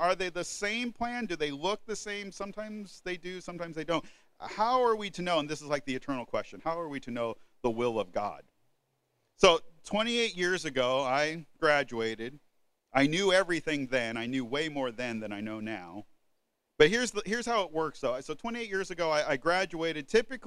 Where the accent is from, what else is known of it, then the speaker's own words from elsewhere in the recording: Portland, Oregon, United States; I know that might not sound like that big of an achievement, but I grew up in Portland.